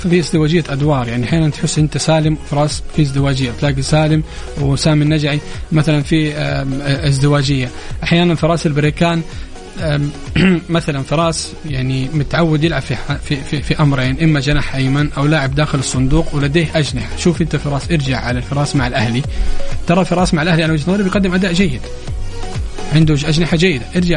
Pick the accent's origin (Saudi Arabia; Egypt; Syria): Saudi Arabia; إحنا كمتابعين المنتخب السعودي كسعوديين متابعين المنتخب السعودي